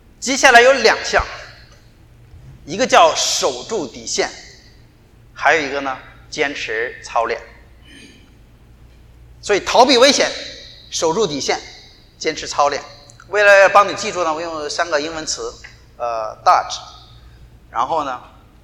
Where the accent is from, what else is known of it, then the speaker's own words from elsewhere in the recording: China; now in United States; 我们中国人有一句话叫什么呀？近朱者赤，近墨者黑。